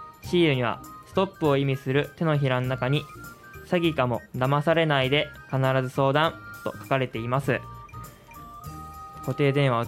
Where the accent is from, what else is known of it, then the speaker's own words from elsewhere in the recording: Hamamatsu, Shizuoka, Japan; 意外と僕地元が静岡県で浜松なんですけど